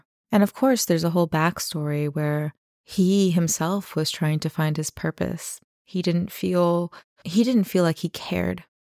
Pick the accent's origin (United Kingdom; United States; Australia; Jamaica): United States; New York; you know, growing up in America, I grew up outside of New York. I grew up with a lawn and a swing set in my backyard.